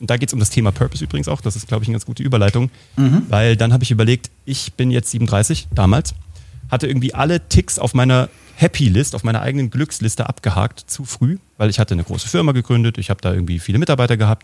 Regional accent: Kassel, Hesse, Germany; Ich komme aus Kassel

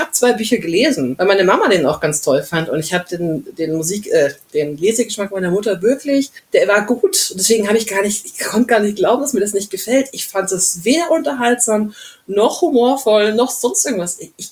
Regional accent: Bavaria, Germany; ich komme ja aus dem Allgäu.

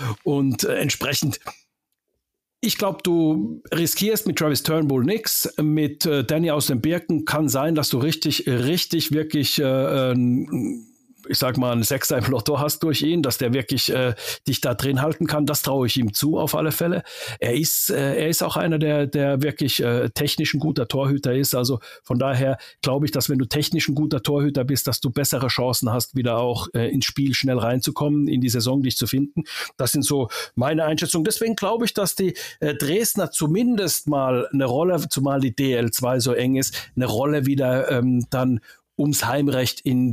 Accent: Finland; Blau-Weiß natürlich auch als Finne.

